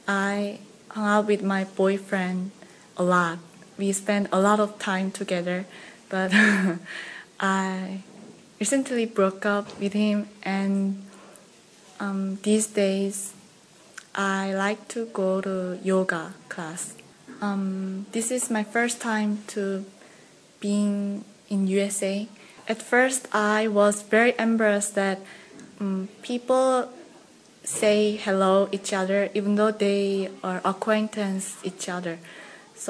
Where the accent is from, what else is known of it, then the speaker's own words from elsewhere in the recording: Busan, South Korea; English is a second language; also born or lived in Gwanghwal-li; now in Seoul, South Korea; I was born in Gwanghwal-li, South Korea, but my family moved to Haeundae at the time of IMF. And then we started to live with my grandparents there.